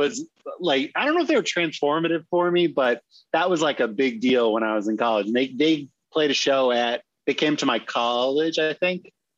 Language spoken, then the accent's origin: English; New Hampshire, United States; Yeah, I grew up in New Hampshire and without any access to basically anything interesting. And when I went to college in Illinois